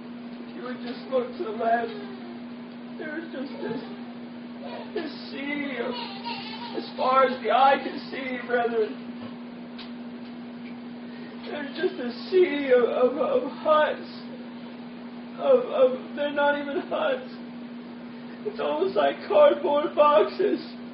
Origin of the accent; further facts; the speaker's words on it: United States; I'm not sure if that's just because we're American citizens.